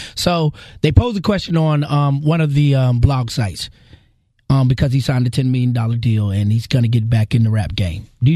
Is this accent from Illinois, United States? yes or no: no; Charlotte, North Carolina, United States; I was born and raised here in Charlotte.